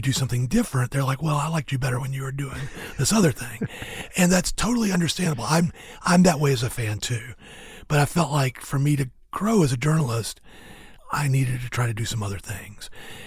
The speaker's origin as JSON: {"language": "English", "region": "the South", "country": "United States", "tie": "born or raised there", "said": "But I felt like, as a Southerner, especially somebody who lived in the South basically my whole life"}